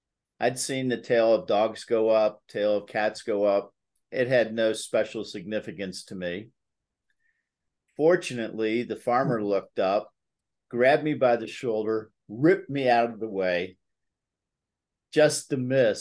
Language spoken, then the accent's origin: English; United States; Well, Joe, I grew up a mile outside of Washington, D.C.